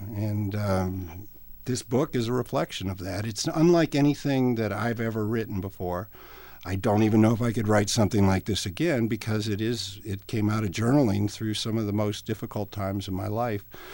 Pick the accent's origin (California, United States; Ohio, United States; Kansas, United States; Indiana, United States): Ohio, United States; Cleveland; now in Cincinnati, United States; being an Ohio boy altogether, I live in Cincinnati, I have an office here, I grew up in Cleveland